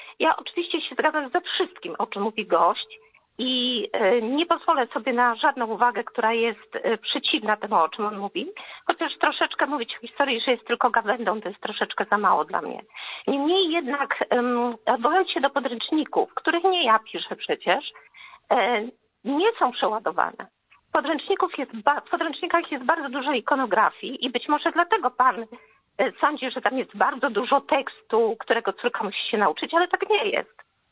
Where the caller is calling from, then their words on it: Legnica, Lower Silesian Voivodeship, Poland; Ja jestem z Legnicy i jestem nauczycielką